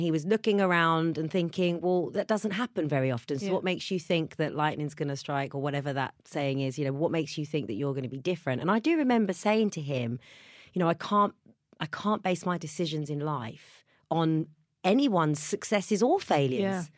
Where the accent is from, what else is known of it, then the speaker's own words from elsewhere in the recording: Welwyn Garden City, East of England, United Kingdom; I came from a very, very small town, Welwyn Garden City, and I felt very safe in my hometown.